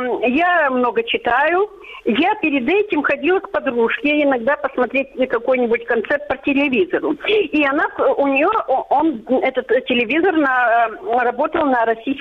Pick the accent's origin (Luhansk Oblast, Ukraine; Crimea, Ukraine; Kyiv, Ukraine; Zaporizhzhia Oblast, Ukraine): Kyiv, Ukraine; Я сама бывшая киевлянка.